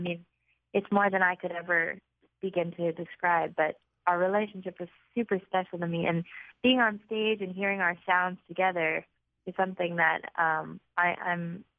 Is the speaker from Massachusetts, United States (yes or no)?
yes; Brookline, Massachusetts, United States; I'm from Brookline, Massachusetts.